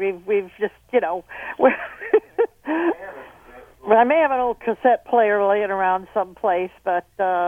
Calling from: Visalia, California, United States; Visalia, California. Not Vidalia, where the onions come from in Georgia, but Visalia with an S, Sam.

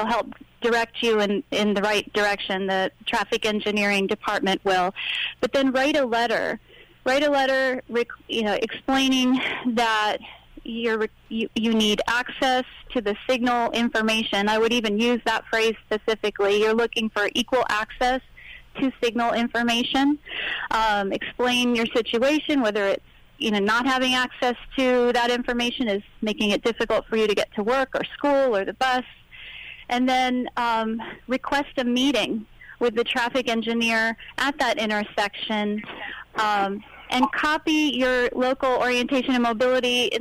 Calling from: Orlando, Florida, United States; Oh, Orlando.

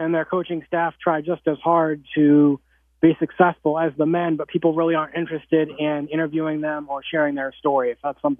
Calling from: Claremont, Illinois, United States; Claremont, Illinois. It's about 30 minutes from Vincennes, Indiana, and about 4 hours from Chicago.

